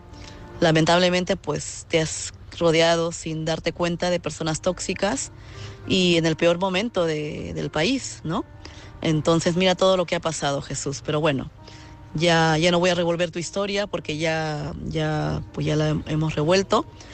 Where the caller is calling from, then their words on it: Madrid, Community of Madrid, Spain; de Madrid.